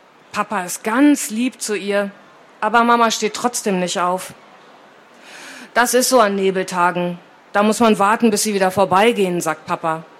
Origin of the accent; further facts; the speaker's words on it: Lübeck, Schleswig-Holstein, Germany; born there; now in Berlin, Germany; Und dann ist sie nach Berlin gezogen, genau wie ich. Ich bin nämlich auch nicht in Berlin geboren, sondern in Lübeck. Das liegt an der Ostsee.